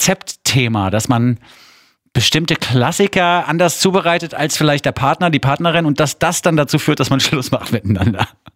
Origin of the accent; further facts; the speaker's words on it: Frankfurt, Hesse, Germany; als Frankfurter muss man wissen, was in Offenbach los ist.